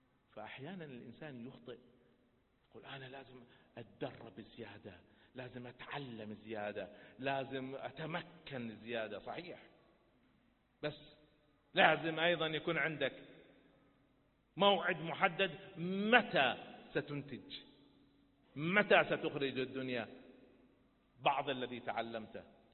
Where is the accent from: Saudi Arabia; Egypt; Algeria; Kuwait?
Kuwait